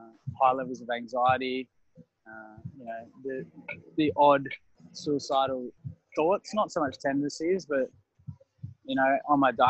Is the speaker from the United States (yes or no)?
no; Perth, Western Australia, Australia; So essentially born and bred in Perth, WA. Grew up surfing and playing rugby league my entire life.